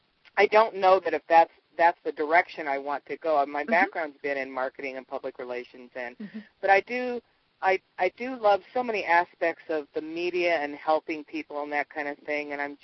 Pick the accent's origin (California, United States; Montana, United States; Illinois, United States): Montana, United States; Missoula; I'm from Missoula, Montana